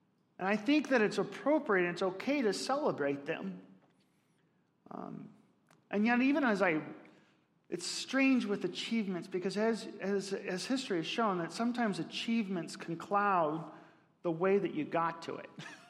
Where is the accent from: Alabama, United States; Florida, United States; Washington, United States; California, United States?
Washington, United States; Spokane; also born or lived in Dallas; I grew up in Spokane, and my first experience to recognize the diversity in our culture and our nation was when I moved down to Dallas.